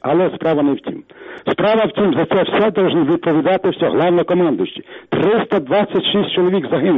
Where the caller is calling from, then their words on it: Vinnytsia, Vinnytsia Oblast, Ukraine; Я з Вінниці.